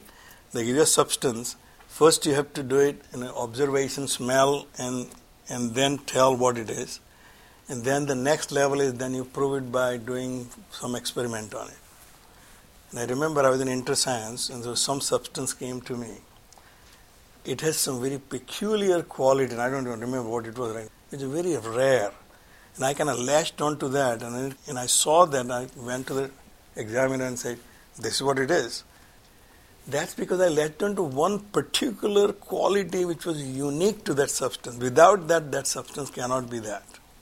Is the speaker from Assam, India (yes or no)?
no; Surat, Gujarat, India; when I was growing up in Surat in a street, there was a Kadiwala family who were, they were basically a grocery shop there.